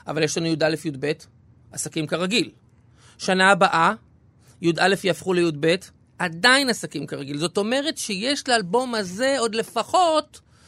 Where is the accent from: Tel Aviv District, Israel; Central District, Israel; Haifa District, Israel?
Tel Aviv District, Israel; Ramat Gan; also born or lived in Holon; עליתי לרגל, לקירת קרינית אישה ברמת גן, ושם עברו עליי ילדותי.